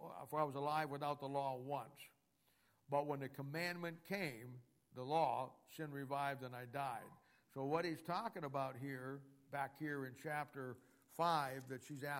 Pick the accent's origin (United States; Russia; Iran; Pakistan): United States; Ohio; I know I'm from Ohio. I'm going to be voting for Cincinnati.